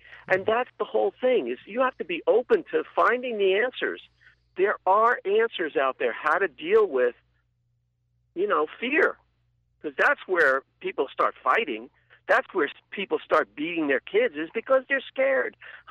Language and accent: English; Bronx, New York, United States; growing up in the Bronx on the streets, you know, you just, when you got scared, you reacted.